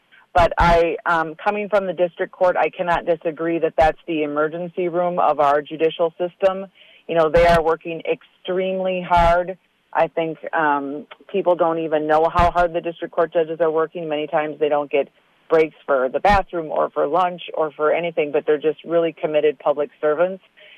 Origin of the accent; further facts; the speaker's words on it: Federal Dam, Minnesota, United States; You know, I value my growing up in Federal Dam.